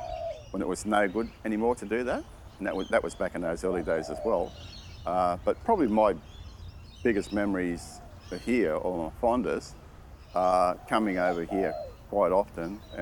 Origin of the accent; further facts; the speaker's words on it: La Perouse, New South Wales, Australia; I'm a Gadigal man. I'm originally from La Perouse and grew up within the Sydney area, my area, the Eora, where I still live today.